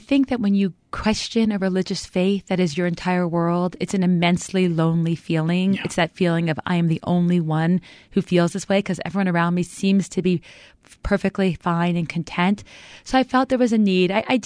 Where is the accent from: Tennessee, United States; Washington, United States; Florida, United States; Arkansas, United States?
Tennessee, United States; Memphis; Well, I grew up in the Orthodox Jewish community. I actually grew up in Memphis, Tennessee, which is not usually thought of as a stronghold of Jewish communities.